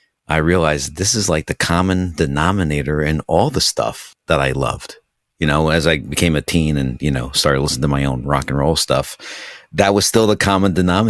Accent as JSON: {"language": "English", "region": "New Jersey", "country": "United States", "tie": "born or raised there", "said": "Yes, born and raised in New Jersey, about a half hour outside of New York City, and about an hour also the other way outside of Philadelphia area."}